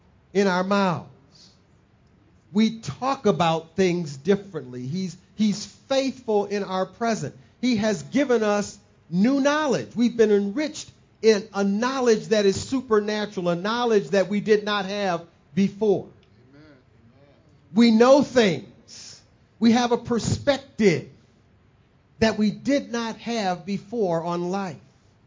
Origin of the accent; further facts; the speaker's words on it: Saginaw, Michigan, United States; My hometown, Saginaw, Michigan. When I was running around Saginaw, Michigan as a kid